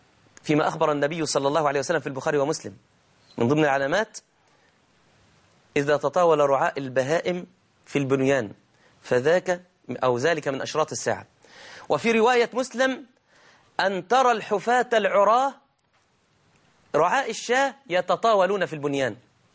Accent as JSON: {"language": "Arabic", "country": "Egypt", "said": "احنا عندنا في مصر كده"}